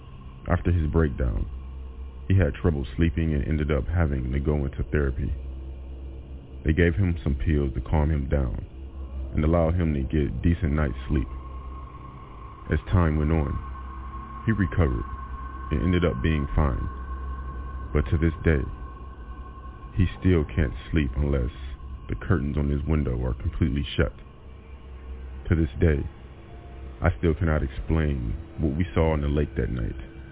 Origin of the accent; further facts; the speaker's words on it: Seattle, Washington, United States; I was living in Portland, but I'm from Seattle, and I'll be going home very soon.